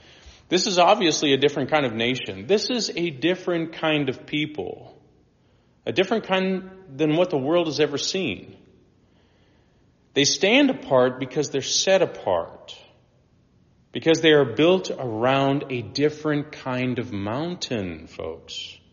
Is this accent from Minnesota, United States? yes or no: no; Nebraska, United States; Man, I'm such a northerner. Actually, I'm from Nebraska.